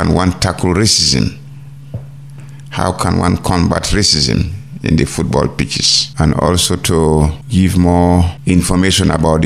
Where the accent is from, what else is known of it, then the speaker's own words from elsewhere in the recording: Gambia; I came from the Gambia.